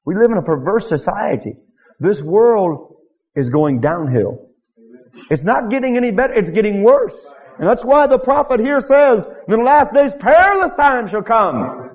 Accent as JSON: {"language": "English", "region": "Michigan", "country": "United States", "tie": "born or raised there", "said": "You know what? I grew up in Michigan. And people in Michigan are very cold."}